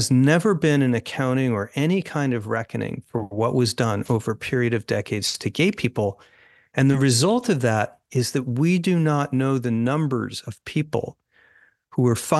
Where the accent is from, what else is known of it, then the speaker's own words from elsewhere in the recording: Virginia, United States; Senator Tim Kaine of my home state of Virginia